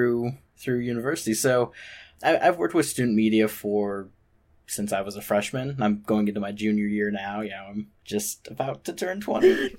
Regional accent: Denver, Colorado, United States; So I am from Denver, Colorado. It's a nice, warm 92 degrees today.

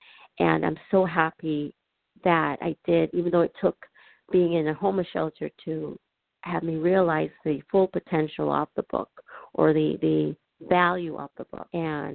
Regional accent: Chicago, Illinois, United States; also born or lived in Kingston, Jamaica; Well, I hail from the island of Kingston, Jamaica, and I grew up in Chicago. I was raised by a single mom who was extraordinary.

